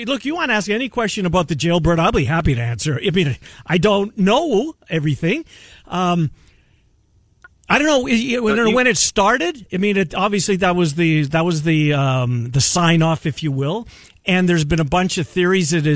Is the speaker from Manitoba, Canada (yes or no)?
yes; Winnipeg, Manitoba, Canada; when I was growing up in Winnipeg as a little boy.